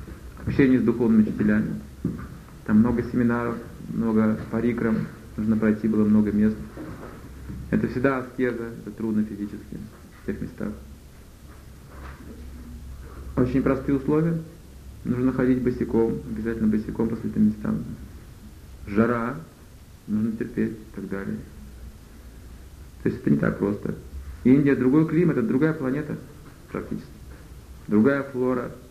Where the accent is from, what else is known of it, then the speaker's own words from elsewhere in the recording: Russia; born there; За месяц я совершенно забыл, что я родился в России.